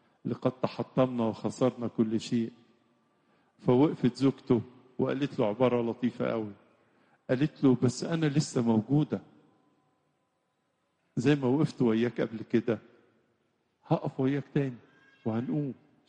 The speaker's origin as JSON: {"language": "Arabic", "country": "Egypt"}